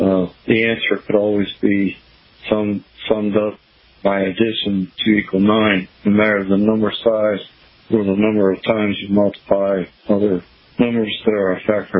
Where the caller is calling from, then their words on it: Poplar, Montana, United States; I'm calling from Poplar, Montana.